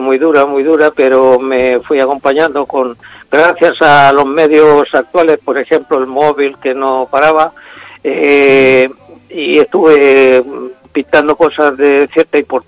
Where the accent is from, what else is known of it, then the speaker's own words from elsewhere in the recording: Chile; moved away; mi padre emigró a América y nací en Chile, y por lo tanto soy chileno.